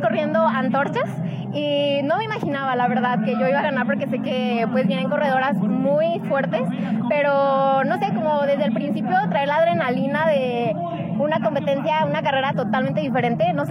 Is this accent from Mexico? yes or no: yes; Arandas, Jalisco, Mexico; soy de Arandas